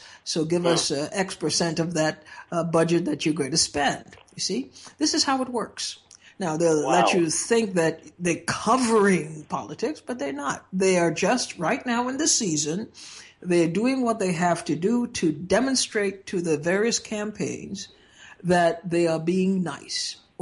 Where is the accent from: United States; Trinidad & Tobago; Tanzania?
Trinidad & Tobago; I grew up in Trinidad where people actually did debate.